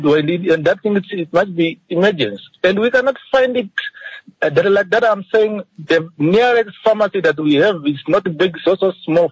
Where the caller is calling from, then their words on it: Windhoek, Khomas, Namibia; From Windhoek.